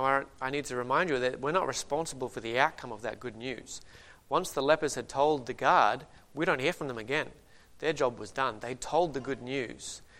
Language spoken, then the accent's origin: English; Australia; As an Australian, I don't enjoy preaching that yells at me